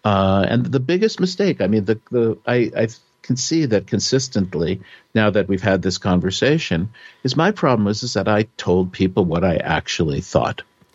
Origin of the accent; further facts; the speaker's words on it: United States; so as an American, I misread the situation.